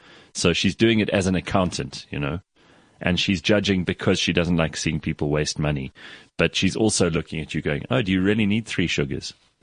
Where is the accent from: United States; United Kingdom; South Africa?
South Africa; It's our opportunity to kind of get on with being South African